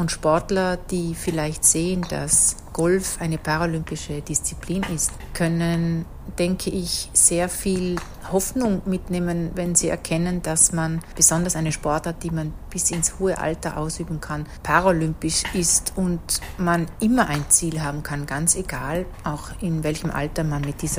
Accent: Austria; ich als stolze Österreicherin

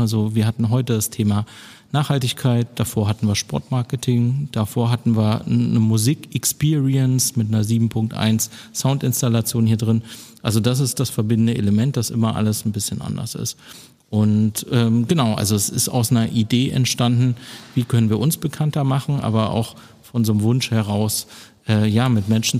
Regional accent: Dessau, Saxony-Anhalt, Germany; also born or lived in Dresden / Bielefeld / Berlin; now in Soest, Germany; nee, ich komme ganz ursprünglich aus Dessau, das ist in Sachsen-Anhalt, Bauhausstadt. Mhm. Hab dann aber erst in Dresden gelebt, dann in Bielefeld und dann 15 Jahre in Berlin und jetzt halt seit 4 Jahren hier

